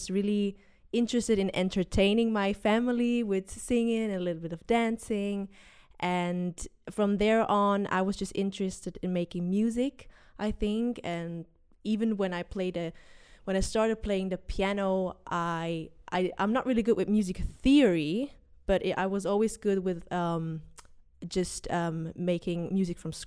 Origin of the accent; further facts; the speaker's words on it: Zurich, Switzerland; English is a second language; never in Swiss German or German, even though I'm from Zurich, because I always listened to English music.